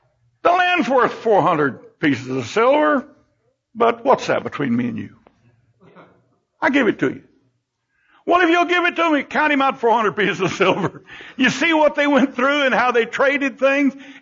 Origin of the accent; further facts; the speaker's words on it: Bible Belt, United States; born there; I am thankful that I was born in the Bible Belt.